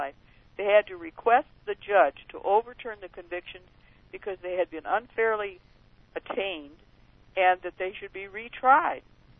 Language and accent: English; Michigan, United States; I'm originally from Michigan